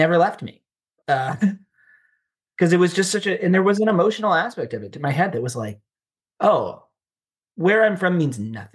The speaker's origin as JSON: {"language": "English", "region": "Arkansas", "country": "United States", "tie": "born or raised there", "also_born_or_lived": "New York", "said": "I grew up in Arkansas. I went to college, an undergrad in Arkansas, and then I went to grad school at NYU."}